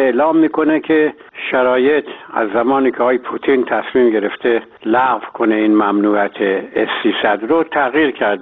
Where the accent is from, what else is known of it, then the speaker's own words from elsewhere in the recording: Iran; انسان به عنوان یک ایرانی واقعا معلوم نمیتونه چی بگه